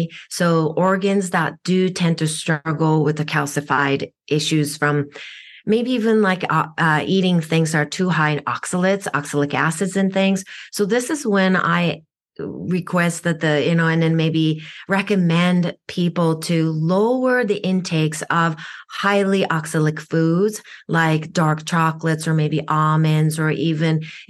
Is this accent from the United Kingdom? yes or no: no; Japan; first language Japanese; English is a second language; moved away; I'm an East meets West meet person. You know, I grew up in Japan. I only spoke Japanese growing up, so I didn't speak English till I came here.